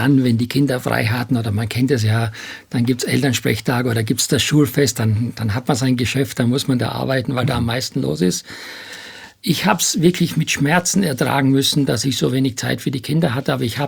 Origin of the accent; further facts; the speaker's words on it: Styria, Austria; now in Hamburg, Germany; ich komme ja aus der Steiermark